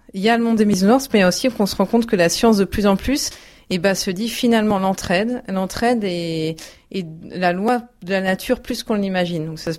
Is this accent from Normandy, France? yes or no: yes; Caen, Normandy, France; je suis originaire de Caen, donc moi j'ai 3 enfants, 3 jeunes enfants, je suis mariée et donc j'ai 31 ans. Enfin, je suis arrivée sur Paris parce que mon mari travaille là-bas